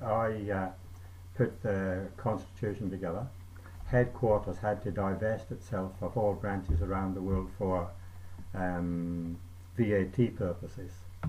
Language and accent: English; Scotland, United Kingdom; born there; I was born in Scotland.